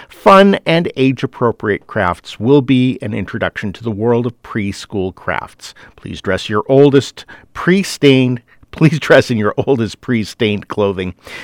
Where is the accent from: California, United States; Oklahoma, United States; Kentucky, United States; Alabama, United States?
California, United States; Berkeley; My hometown, Berkeley, California, has adopted an ordinance to replace some terms with gender-neutral words in the city code.